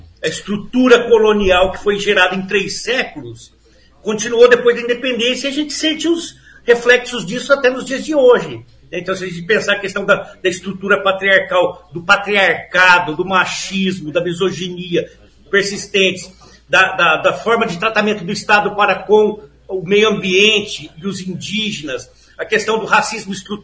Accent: Bela Vista do Paraíso, Paraná, Brazil; born there; eu nasci por perto, em Bela Vista do Paraíso, perto de Londrina.

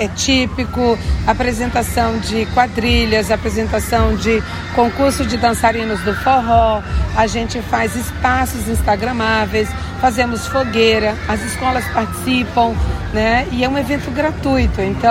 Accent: Northeast Region, Brazil; now in Maringá, Brazil; Eu que sou nordestina, eu tenho muito do São João.

